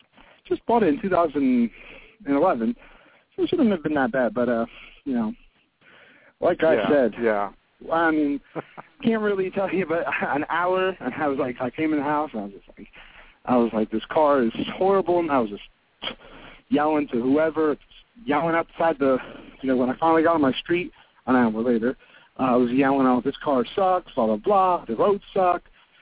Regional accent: Pennsylvania, United States; I'm from Pennsylvania, and Matt's from California.

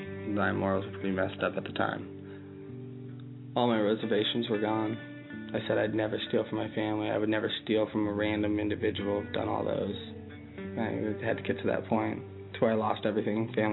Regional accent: Tucson, Arizona, United States; I'm 22 years old. I'm from Tucson, Arizona.

